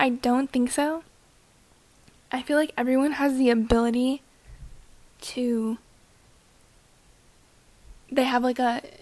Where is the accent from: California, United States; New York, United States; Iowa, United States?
California, United States; also born or lived in Whittier / Chino Hills; I was born in Whittier, California, which is a suburb outside of East LA. And I've moved like 11 or 12 times because my family's always rented houses and moved around a lot. So I kind of grew up in the East LA suburbs area.